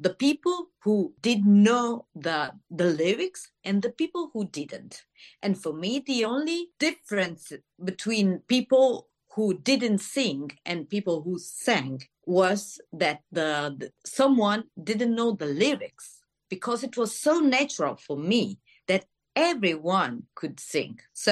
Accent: Paternò, Sicily, Italy; I was born in Paternò, nearby Catania, just nearby the Mount Etna, the volcano Etna, Sicily. And I have been living there.

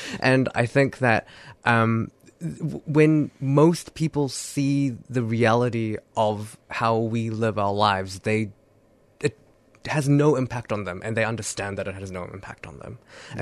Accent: Wellington, New Zealand; I come from Wellington, New Zealand.

